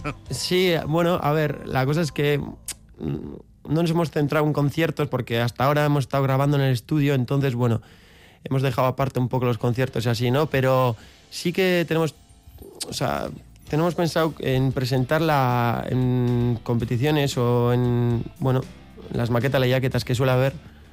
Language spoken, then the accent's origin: Spanish; Spain; first language eu; Spanish is a second language; Al final estamos más cómodos hablando en euskera y cantando en euskera o expresándonos en euskera que en otro idioma.